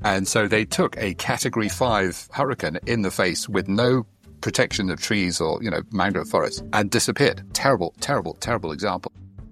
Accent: London, United Kingdom; and I come from London and I'm very white.

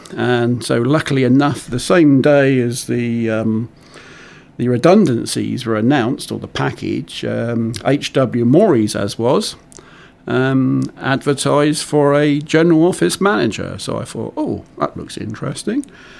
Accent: South East England, United Kingdom; and I came along in 1954. So I'm born and bred on the Isle of Wight.

